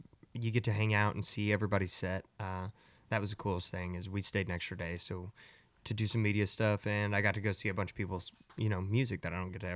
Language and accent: English; Midland, Texas, United States; Yeah, I'm from Midland, Texas.